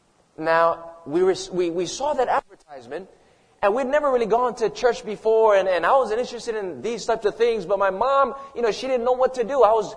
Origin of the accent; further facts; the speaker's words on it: Wailua, Hawaii, United States; I would break into people's houses growing up in Wailua on the other side of the mountain.